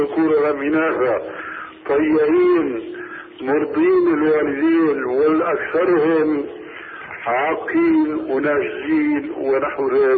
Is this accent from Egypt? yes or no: no; Syria